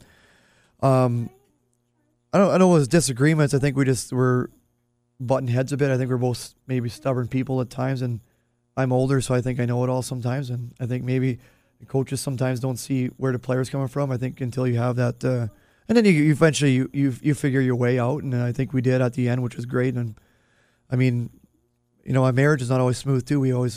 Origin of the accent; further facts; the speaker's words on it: Canada; as a kid growing up in Canada, you don't get much better than that.